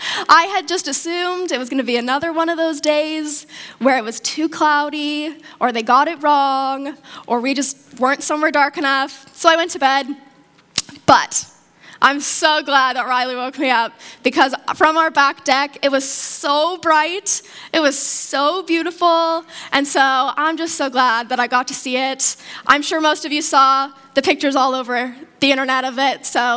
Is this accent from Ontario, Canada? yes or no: no; Victoria, British Columbia, Canada; And I grew up in Victoria, so you don't really see them there ever.